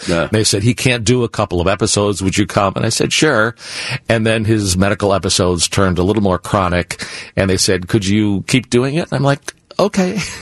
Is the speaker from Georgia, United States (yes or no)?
no; Chicago, Illinois, United States; born there; I was lying in hospital at University of Chicago.